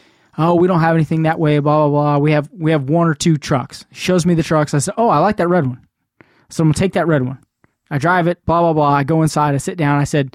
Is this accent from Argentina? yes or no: yes; Argentina; I tell him I'm from Argentina.